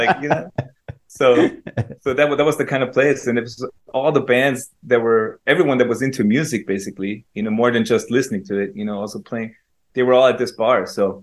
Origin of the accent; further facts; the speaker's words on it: Klagenfurt, Carinthia, Austria; English is a second language; moved away as an adult; So when I go to Klagenfurt, it's not like you know, I have no feelings for the city.